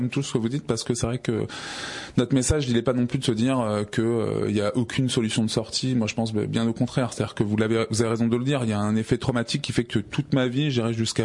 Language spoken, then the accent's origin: French; Enghien-les-Bains, Île-de-France, France; je suis quelqu'un qui a grandi en plus dans le Val-d'Oise. Je suis né à Enghien-les-Bains, quand même.